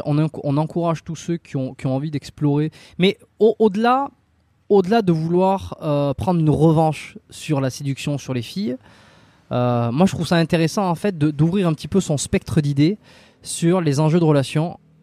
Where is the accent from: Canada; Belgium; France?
France; Ça permet de voir que le modèle dans lequel on a grandi en France n'est pas un modèle de normalité absolue.